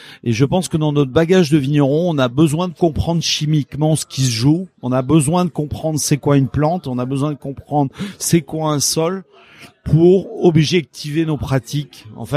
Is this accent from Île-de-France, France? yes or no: no; La Réole, Nouvelle-Aquitaine, France; Alors, moi, je suis originaire de La Réole, donc ça m'a particulièrement marqué.